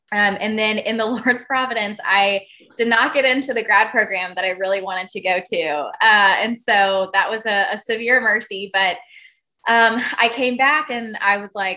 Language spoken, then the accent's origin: English; Tallahassee, Florida, United States; I'm 33, live in Tallahassee. This is my hometown, moved around a little bit, but this has been home since I went to Florida State in college.